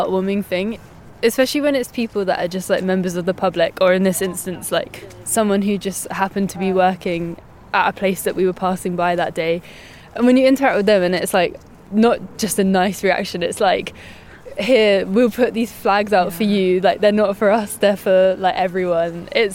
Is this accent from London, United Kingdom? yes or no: no; Eastbourne, South East England, United Kingdom; I grew up in Eastbourne, so it's coastal, and yeah, being by the sea was really calming